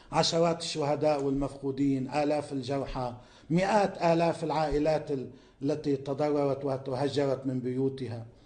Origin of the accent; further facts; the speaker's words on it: Lebanon; أنا واحد من الناس كلبناني